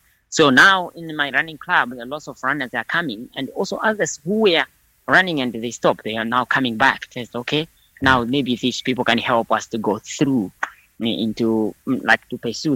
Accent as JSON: {"language": "English", "town": "Mulanje", "region": "Southern Region", "country": "Malawi", "said": "I'm from Mulanje. Mulanje is one of the, it's 3,000, it's one of the largest mountain in Malawi and said in Africa."}